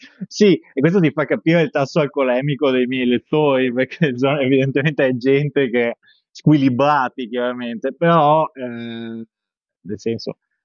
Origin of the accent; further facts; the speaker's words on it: Padua, Veneto, Italy; Nato e cresciuto a Padova.